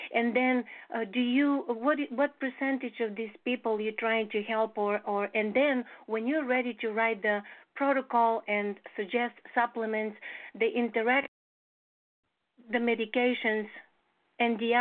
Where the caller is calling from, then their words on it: Michigan, United States; I'm calling from Michigan.